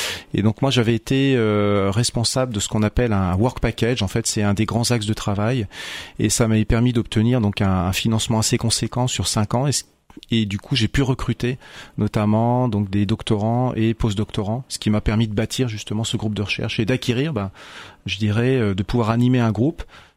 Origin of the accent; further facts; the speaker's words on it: Centre-Val de Loire, France; Donc moi, je suis originaire de la Touraine. J'ai fait toute ma formation universitaire donc à Tours.